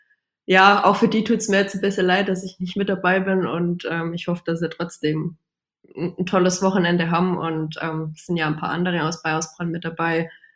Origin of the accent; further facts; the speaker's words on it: Germany; Es ist für uns auch der allererste Weltcup überhaupt in Deutschland. Dann quasi noch in meiner Heimat